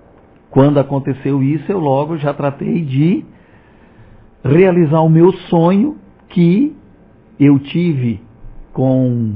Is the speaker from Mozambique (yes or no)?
no; Cachoeira, Brazil; Eu sou natural de Cachoeira, no município de Praia Grande.